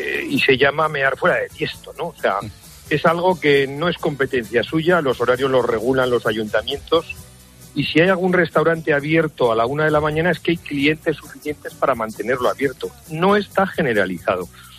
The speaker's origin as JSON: {"language": "Spanish", "country": "Spain", "said": "lo que somos como españoles"}